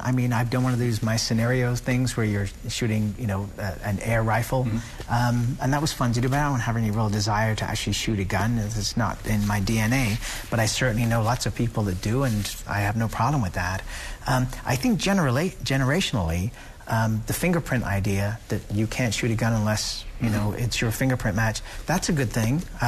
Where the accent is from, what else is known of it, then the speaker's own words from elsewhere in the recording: England, United Kingdom; now in United States; I come from England, and I come to the United States